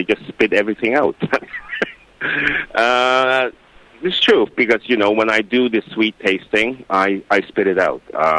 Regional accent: Canada; also born or lived in London; Growing up in Canada and being born in London, and also living in London for a long period of time

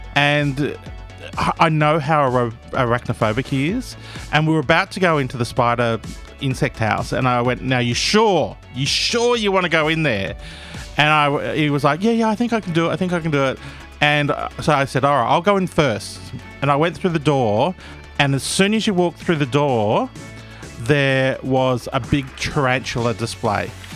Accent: Gosford, New South Wales, Australia; because I grew up in Gosford, which they have the Sydney funnel web, which is the most poisonous spider in the world.

